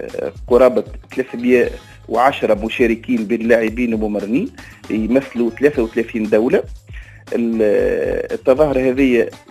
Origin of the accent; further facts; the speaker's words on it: Tunisia; نحمي رواحنا كتونسيين أولا